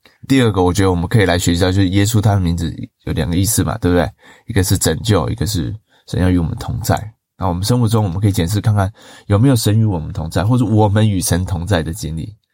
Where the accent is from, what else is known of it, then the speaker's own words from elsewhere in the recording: China; 以前战乱啊，以前动乱啊的日子，我们中国人都已经走过来了。